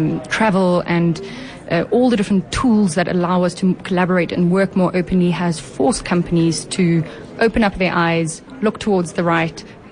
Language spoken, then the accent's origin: English; Eastern Cape, South Africa; So I grew up in the Eastern Cape, went to high school in Bloemfontein.